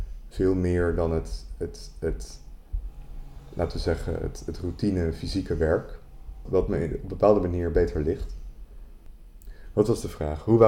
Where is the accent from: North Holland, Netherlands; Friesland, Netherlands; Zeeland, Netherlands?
North Holland, Netherlands; Amsterdam; now in Duivendrecht, Netherlands; want ik kom uit Amsterdam, ik woon in Duivendrecht.